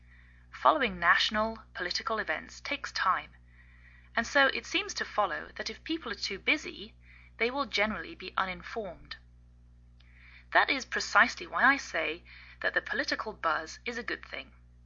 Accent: England, United Kingdom; now in United States; I'm English, and I live in the northwest of the United States.

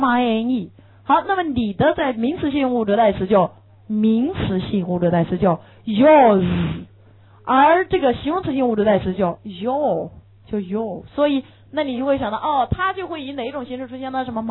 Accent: China; 而那按理我们中国人又到了

